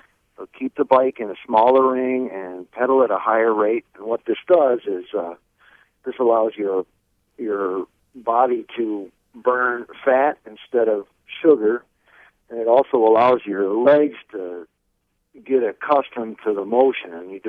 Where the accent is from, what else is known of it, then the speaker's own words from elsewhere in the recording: Menomonee Falls, Wisconsin, United States; I grew up riding bikes in the Kettle Moraine outside of Menominee Falls and Hubertus and such